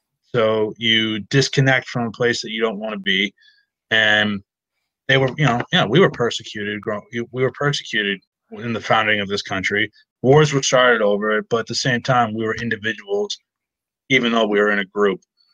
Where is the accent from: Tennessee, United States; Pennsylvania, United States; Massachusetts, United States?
Massachusetts, United States; I think differently, maybe because I'm from Massachusetts, so I'm an a-hole.